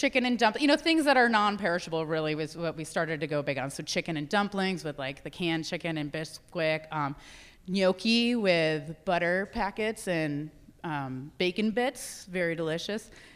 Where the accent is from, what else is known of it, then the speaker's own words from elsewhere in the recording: East Coast, United States; I'm from the East Coast, so I talk with my hands and do this a lot.